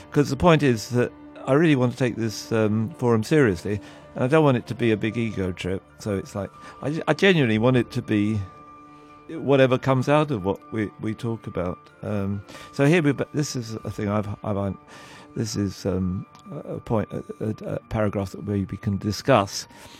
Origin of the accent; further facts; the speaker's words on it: Southall, London, United Kingdom; When I was at school, we used to go over with our soapboxes, because I was born in Southall